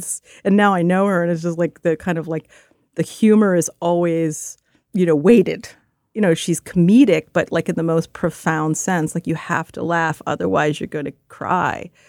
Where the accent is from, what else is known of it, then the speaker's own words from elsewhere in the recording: Philadelphia, Pennsylvania, United States; You know, growing up without art in the neighborhood, I grew up in Philadelphia.